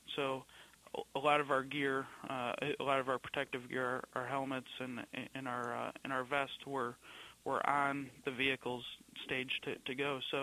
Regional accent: United States; My father and his family, they grew up in New York City, and you know, and just being an American, you know, I felt like I'd do something.

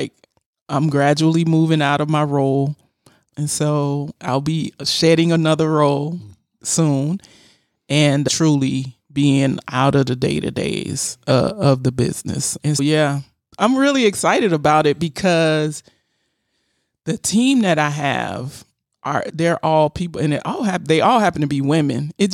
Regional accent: Florida, United States; Like, I grew up in South Florida.

